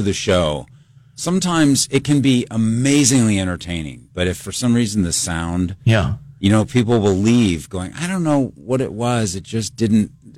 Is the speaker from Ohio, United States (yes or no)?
yes; Cleveland, Ohio, United States; I grew up in Cleveland. A lot of people don't know I'm from Cleveland.